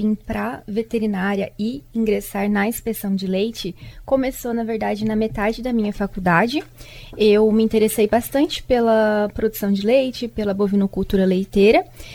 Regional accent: Avaré, São Paulo, Brazil; Sou de Avaré, interior de São Paulo, e me formei como médica veterinária

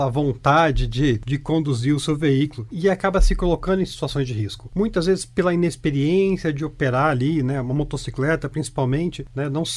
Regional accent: Foz do Iguaçu, Paraná, Brazil; now in Londrina, Brazil; não sou de Londrina, sou de Foz do Iguaçu, mas já resido aqui há tantos anos que sou mais londrinense que qualquer outra coisa, né?

